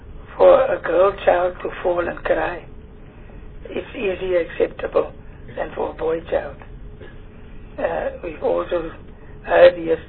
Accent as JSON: {"language": "English", "town": "Beaufort West", "region": "Western Cape", "country": "South Africa", "tie": "born or raised there", "said": "I'm from the Eastern Cape, and I must say I'm from the Central Kuru, and I must say Beaufort West is my hometown"}